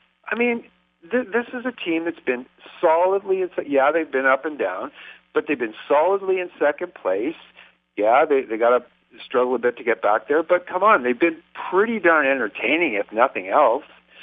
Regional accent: Toronto, Ontario, Canada; now in Peterborough, Canada; I grew up in Toronto. I'm living up north of Toronto in Peterborough now.

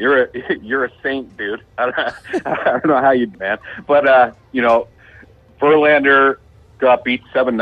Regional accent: Ontario, Canada; And I'm from Ontario originally.

